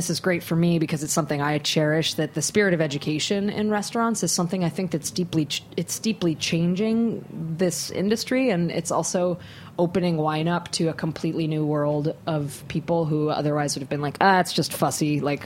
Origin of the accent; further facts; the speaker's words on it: East Coast, United States; But, you know, I was raised in the East Coast, and I'm kind of a loud mouth